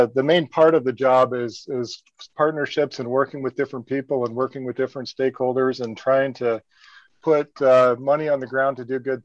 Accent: Alaska, United States; Yeah, I've started my career in Alaska. I was born and raised in right outside of Anchorage, and I worked kind of a 15-year career up there.

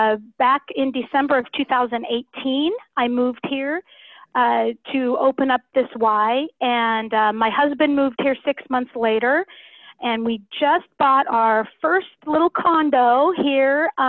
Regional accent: Spokane, Washington, United States; I am from Spokane, but have vacationed in this area for many, many years.

